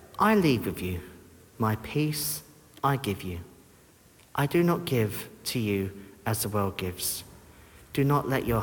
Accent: Canterbury, South East England, United Kingdom; born there; No, I'm English. I am, it doesn't matter if I want to be French, I'm not. I'm English, born in Canterbury, to English parents.

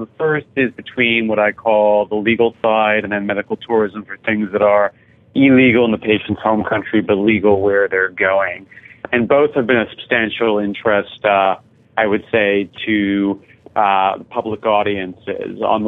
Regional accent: Canada; I'm originally from Canada.

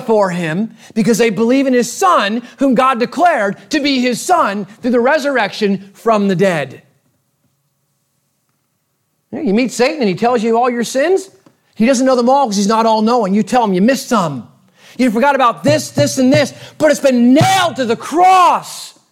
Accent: United States; Come on, we're American. We love telling people what we like and what we think is good.

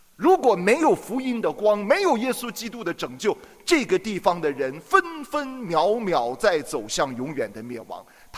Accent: Yantai, Shandong, China; 这个地理位置很像我的家乡山东烟台

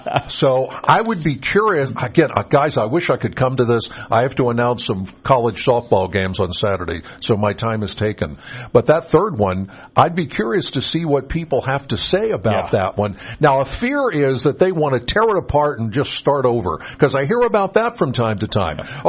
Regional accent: Penns Valley, Pennsylvania, United States; I'm from Penns Valley.

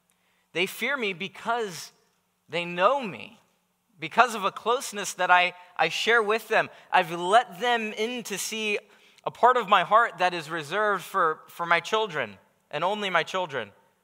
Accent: United States; I love firearms because I'm American, and I'm sure I'm not alone in that, in this room.

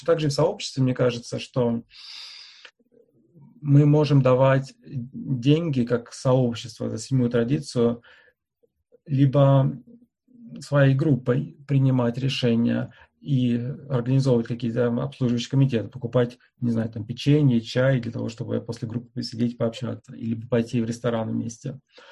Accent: Moscow, Russia; На самом деле я сам из Москвы, поэтому, ну, то есть я не живу сейчас в Москве, но для меня московская интергруппа близка.

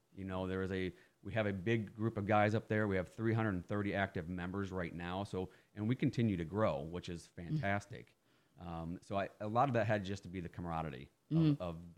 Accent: Le Mars, Iowa, United States; I am from Lamar's. I was born and raised there. I went to Galen Catholic up there in Lamar's and graduated

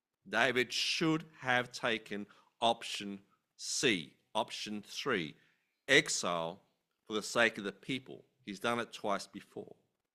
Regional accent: Australia; We're too Australian. We think of God and say, "Should be right, mate."

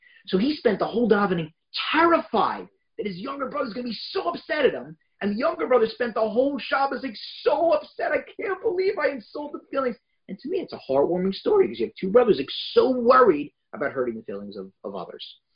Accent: Philadelphia, Pennsylvania, United States; I said, but you know, I'm from Philadelphia. I'm an Eagles fan.

